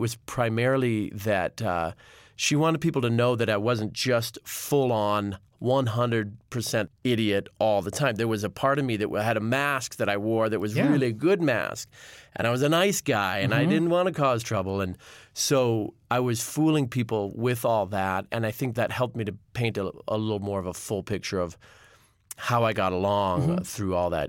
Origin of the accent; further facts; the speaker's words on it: Portland, Oregon, United States; because we grew up in Portland, Oregon, and Dad didn't really have festivals in the area.